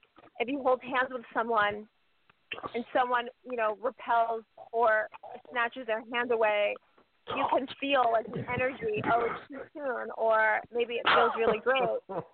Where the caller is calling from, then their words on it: San Francisco, California, United States; from San Francisco.